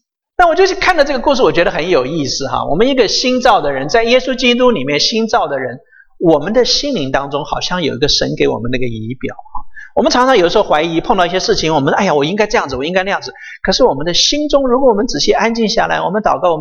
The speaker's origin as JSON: {"language": "Chinese", "country": "China", "said": "我们中国人是喜欢说什么眼见为信"}